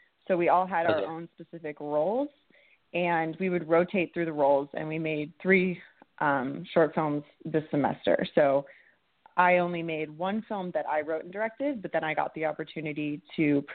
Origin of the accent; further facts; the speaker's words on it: San Jose, California, United States; So I'm from San Jose, California, and yeah, so the Bay Area.